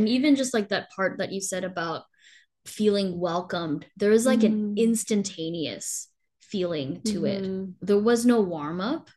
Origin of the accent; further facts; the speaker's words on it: Vancouver, British Columbia, Canada; not just because we're from Vancouver and because we had a friendship background to begin